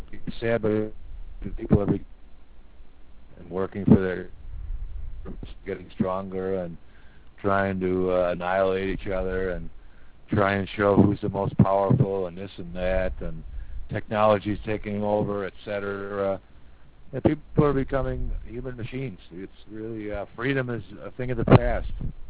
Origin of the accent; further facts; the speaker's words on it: United States; I'm an American, we know this.